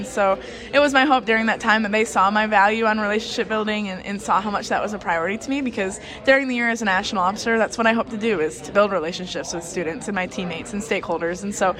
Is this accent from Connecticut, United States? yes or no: no; Corunna, Michigan, United States; Yeah, so I grew up in a small town called Corunna, Michigan. And back home in Michigan, I grew up raising and showing horses with my sister and my mom.